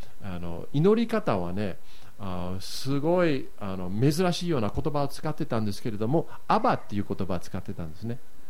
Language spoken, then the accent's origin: Japanese; Yokohama, Kanagawa, Japan; あの横浜育ちで、そして小学校の時に柔道をやってたんですね。